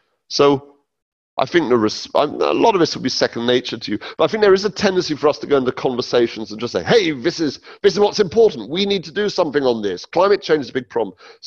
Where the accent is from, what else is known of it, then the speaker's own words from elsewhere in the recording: United Kingdom; And I just say, hey, I'm a Brit. I'd love to know what's going on.